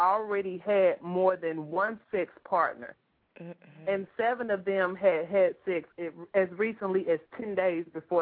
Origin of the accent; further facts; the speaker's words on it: Chattanooga, Tennessee, United States; I grew up with … in Chattanooga